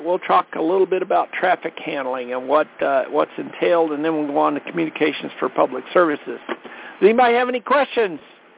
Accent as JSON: {"language": "English", "region": "Colorado", "country": "United States", "said": "from Colorado."}